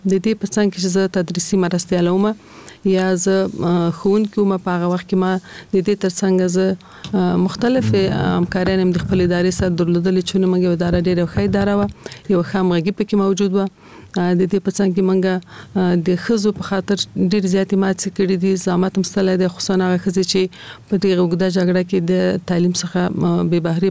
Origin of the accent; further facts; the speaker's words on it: Kabul, Afghanistan; په کال 1940 کال کې زه په کابل ښار کې زیږیدلی یم. زیږون مې په کابل کې شوی دی او ژوند مې هم د کابل ښار په 15 ناحیه کې، یعنی د خوشحال مینې منطقه کې ما ژوند کړی دی.